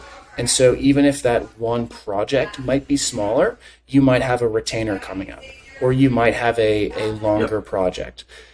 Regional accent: United States; Like, sorry, US, I'm American, so I can say it. We're way too entitled.

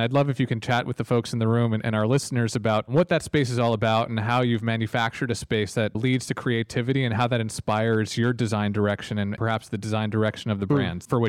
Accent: Long Island, New York, United States; I'm a New Yorker. I'm a Long Islander. So big, big and bold.

